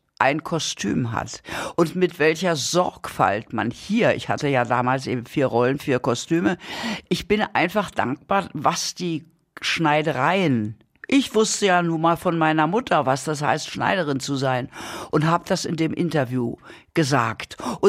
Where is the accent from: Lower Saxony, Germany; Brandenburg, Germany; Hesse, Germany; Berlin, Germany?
Brandenburg, Germany; Potsdam; wie wir in Potsdam waren, ich bin ja aufgewachsen im Schloss Sanssouci.